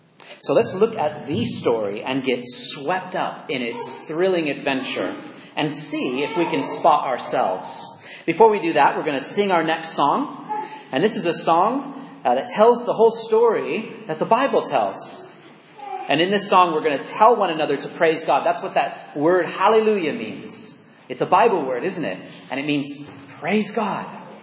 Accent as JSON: {"language": "English", "region": "California", "country": "United States", "tie": "born or raised there", "accent": "American", "said": "Now, that may surprise you with my American accent. Some of you may recognize this castle, though. It's the castle that is in the middle of Disneyland in California."}